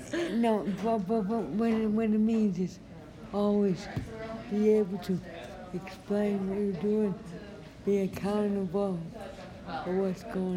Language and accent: English; Boston, Massachusetts, United States; I grew up in Boston.